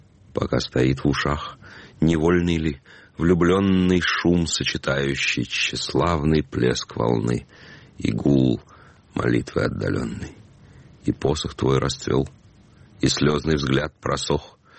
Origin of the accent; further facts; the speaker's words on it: Moscow, Russia; also born or lived in Shymkent, Kazakhstan; now in Canada; я родился в Чимкенте, жил в Москве до 82 года. Потом уехал, жил и сейчас живу в Канаде. В Москве бываю так часто, что практически это мой второй дом.